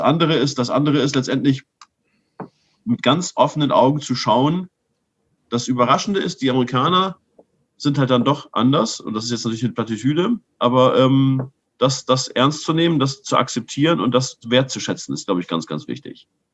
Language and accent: German; Germany; Das heißt, wir als Deutsche haben das dann falsch verstanden.